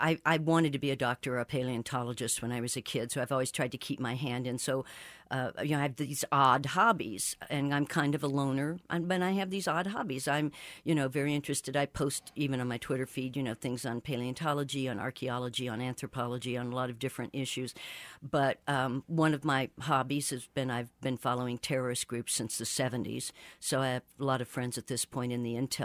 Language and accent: English; United States; But it's also just devastating as an American to see the United States just abdicate its leadership of the world.